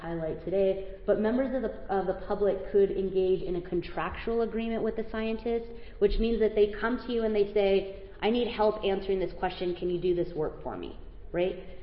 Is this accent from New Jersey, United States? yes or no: no; Arizona, United States; So I'm from Arizona, and this is what it looks like.